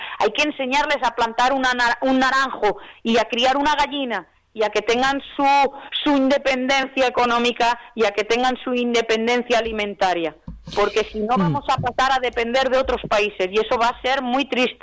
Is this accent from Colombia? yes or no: no; Valencian Community, Spain; Porque soy valenciana y se lo debo a mi tierra, se lo debo a mi gente.